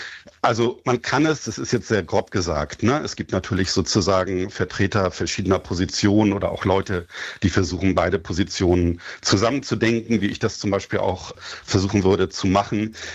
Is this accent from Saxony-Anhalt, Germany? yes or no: no; Hamburg, Germany; born there; ich bin in Hamburg geboren